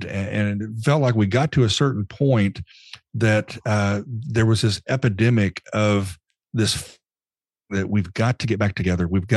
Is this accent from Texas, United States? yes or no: yes; Dallas, Texas, United States; now in Nashville, United States; Dallas-Fort Worth was always home. Still is when people ask, you know, where's home?